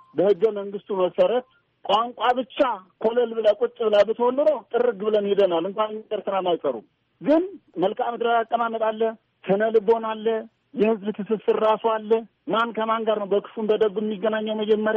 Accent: Humera, Tigray, Ethiopia; እኔ ሁመራ ነው ያደግኩት። ከትግራይ ልጆች ጋርም ከኤርትራውያንም ከሌሎች ብሔር ብሔረሰቦች ጋርም አብሬ አድጋለሁ።

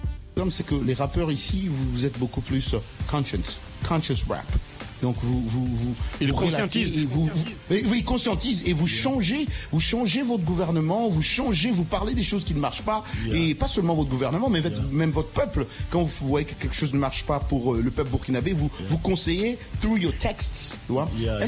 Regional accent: United States; Mais chez nous, aux États-Unis aussi, c'est comme ça.

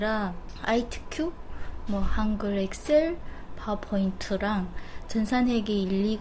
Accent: North Korea; now in South Korea; 여기는 다 같이 우리 같은 탈북민들이라

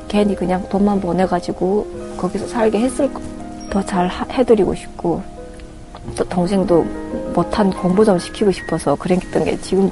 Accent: North Korea; born or raised there; moved away as an adult; now in Ansan, South Korea

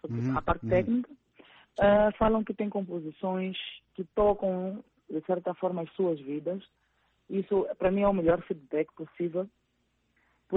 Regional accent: Maputo, Maputo City, Mozambique; É especial porque é o bairro onde eu nasci e, por acaso, até agora é onde moro.

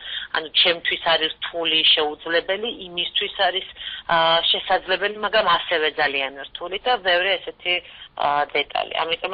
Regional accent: Sukhumi, Abkhazia, Georgia; moved away; მეც, რომელიც სოხუმიდან ვარ, დევნილი ვარ

